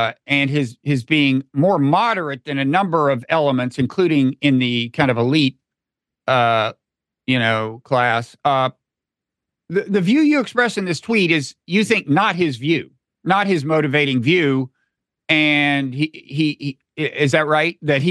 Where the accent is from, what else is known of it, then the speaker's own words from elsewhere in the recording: United States; I'm, as an American, I'm particularly aware